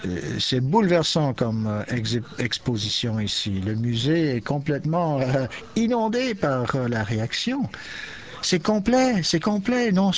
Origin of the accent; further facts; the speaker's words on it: South Africa; French is a second language; Je baradouille un petit peu là parce que je suis de l'Afrique du Sud et je veux que vous vous accaparez et accompagnez et adoptez à mon accent.